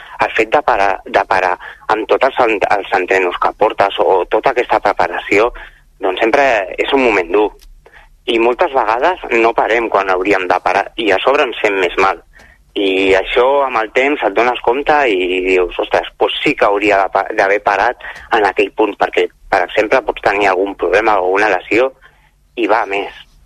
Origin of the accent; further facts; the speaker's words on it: Pineda de Mar, Catalonia, Spain; jo que sóc aquí del Maresme, la Pineda